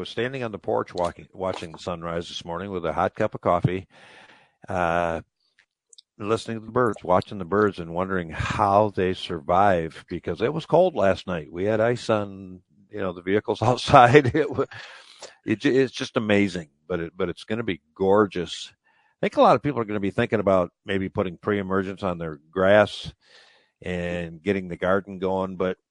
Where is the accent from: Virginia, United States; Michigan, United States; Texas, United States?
Michigan, United States; Mount Pleasant; Shepherd, Michigan, which is just south of where I grew up in Mount Pleasant, has had an annual maple syrup festival.